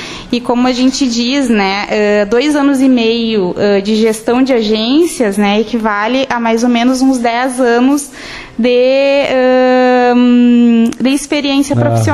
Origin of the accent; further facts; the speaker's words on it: Uruguaiana, Rio Grande do Sul, Brazil; now in Santa Maria, Brazil; mas eu nasci em Uruguaiana, né? E fiz a vida em Santa Maria